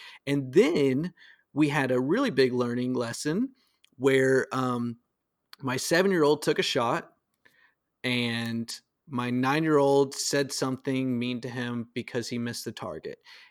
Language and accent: English; Georgia, United States; also born or lived in Florida; Like me, I mean, I was born in Florida, raised in Georgia. We're in the South.